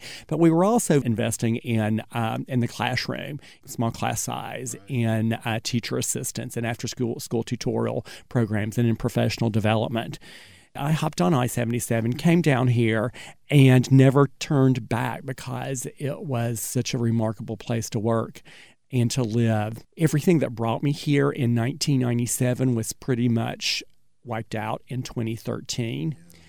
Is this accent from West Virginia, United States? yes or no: yes; West Virginia, United States; moved away as an adult; I am from West Virginia, actually. I graduated in 1987 from Marshall University, taught 10 years there, never thought I would ever leave, and then I lost my job due to layoffs.